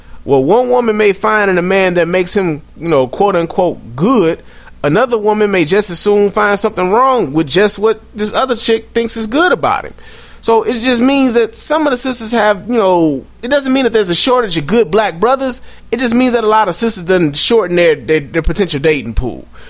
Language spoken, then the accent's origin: English; the North, United States; And, you know, I'm from the North. I'm used to going to school in Chicago and Detroit.